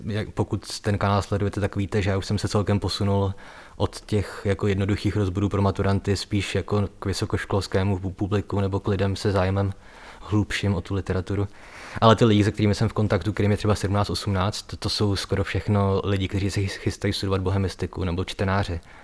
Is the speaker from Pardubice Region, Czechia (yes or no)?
yes; Litomyšl, Pardubice Region, Czechia; Ale já jsem z Litomyšle